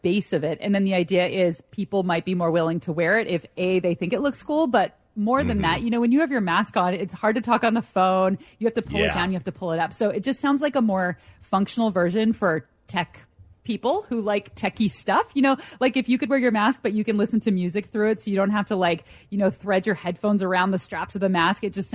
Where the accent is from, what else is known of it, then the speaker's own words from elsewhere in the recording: California, United States; No. I'm from California. We jaywalk.